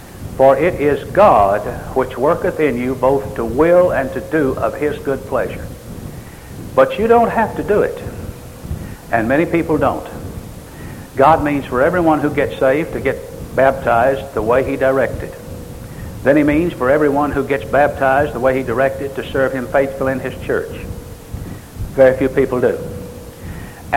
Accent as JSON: {"language": "English", "region": "Arkansas", "country": "United States", "tie": "born there", "said": "I was born here in Arkansas, where there are plenty of the Lord's churches."}